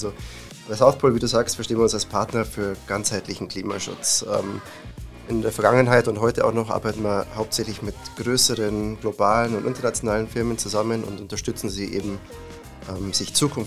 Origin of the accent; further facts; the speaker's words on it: Germany; moved away as an adult; now in Zurich, Switzerland; Ich, wie man hört, bin ich Deutscher, aber ich lebe jetzt mittlerweile seit 13 Jahren hier in Zürich in der Schweiz.